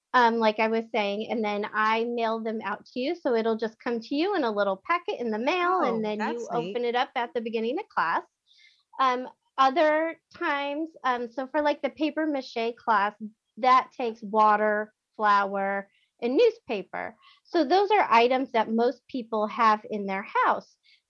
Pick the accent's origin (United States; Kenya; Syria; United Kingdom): United States; Arizona; And like you said, I'm from Arizona.